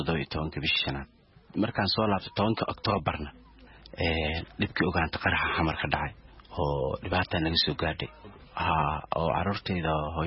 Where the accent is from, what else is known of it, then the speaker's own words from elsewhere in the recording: Mogadishu, Banaadir, Somalia; born there; moved away; magaalada Muqdisho ku dhashay waxaan ka qaxay xamar 2006 aan ka qaxay xilligii dagaalka cadoonkii Ethiopia jiray